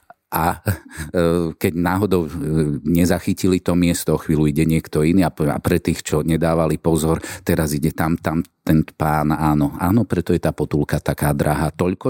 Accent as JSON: {"language": "Slovak", "town": "Košice", "region": "Košice Region", "country": "Slovakia", "tie": "born there", "said": "Tak ja som sa narodil v Košiciach."}